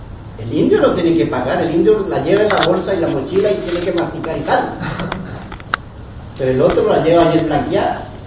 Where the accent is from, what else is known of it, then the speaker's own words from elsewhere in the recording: Colombia; Pues también hay que perseguirse porque quien mete los dólares y los euros no somos los colombianos.